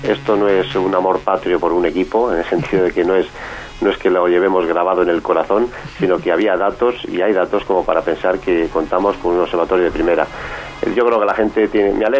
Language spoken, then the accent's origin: Spanish; Spain; quienes cuentan con la oportunidad privilegiada de sacar ciencia puntera somos los españoles